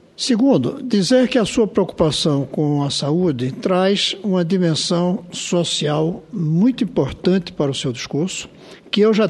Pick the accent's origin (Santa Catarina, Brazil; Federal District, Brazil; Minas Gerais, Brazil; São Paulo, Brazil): Federal District, Brazil; Brasília; como brasiliense, eu lhe agradeço.